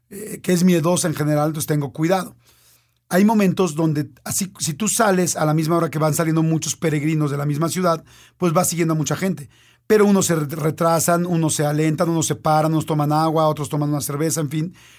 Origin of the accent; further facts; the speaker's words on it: Mexico City, Mexico; al final soy un mexicano que vive en la Ciudad de México